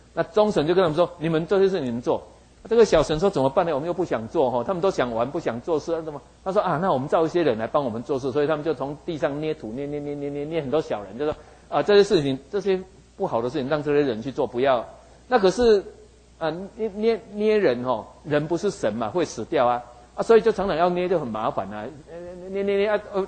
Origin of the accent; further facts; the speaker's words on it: Taiwan; 就像我们台湾人到处去旅行哦